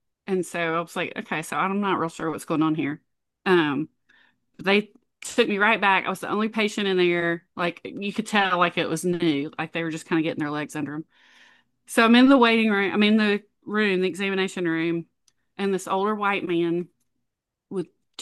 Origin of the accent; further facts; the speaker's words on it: Moultrie, Georgia, United States; I grew up in Moultrie.